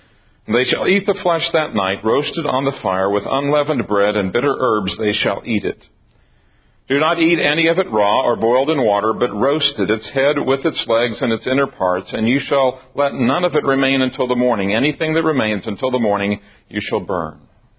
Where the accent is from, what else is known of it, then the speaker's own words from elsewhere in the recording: Tulsa, Oklahoma, United States; The reason I'm fascinated with tornadoes is because I grew up in Tulsa, Oklahoma.